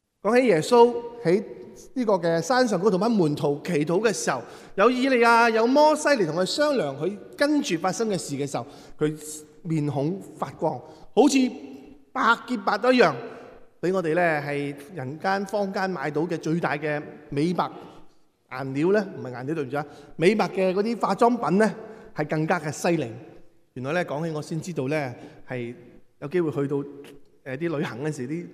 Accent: China; 我哋唔单止系享受我哋中国人嘅嗰种嘅欢欣嘅快乐

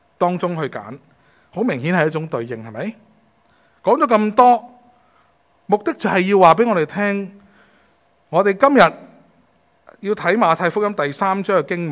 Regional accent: Hong Kong; 所以旷野对于我们香港人可能没什么

